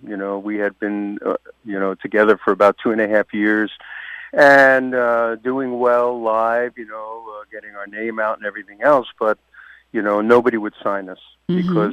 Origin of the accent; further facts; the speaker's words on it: Newark, New Jersey, United States; When I was growing up in Newark, I was a member of the South Ward Boys Club